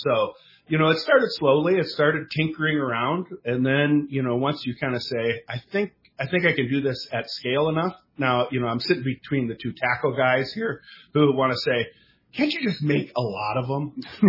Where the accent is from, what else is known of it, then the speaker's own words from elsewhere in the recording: Minnesota, United States; now in San Diego, United States; Well, you know, I grew up in Minnesota, but I came out to San Diego, and I started fishing out here